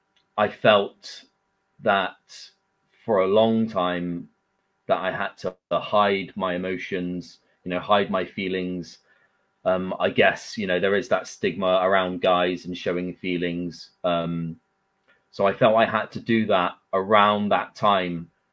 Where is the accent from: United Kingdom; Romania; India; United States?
United Kingdom; Weston-super-Mare, South West England; I grew up in Western Supermare. Living on a council estate called Milton Brow